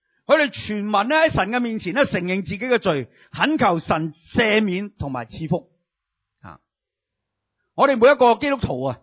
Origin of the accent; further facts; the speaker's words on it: China; 呢，佢哋嘅年历就等于我哋好似我哋中国人呢嘅农历一样嘅。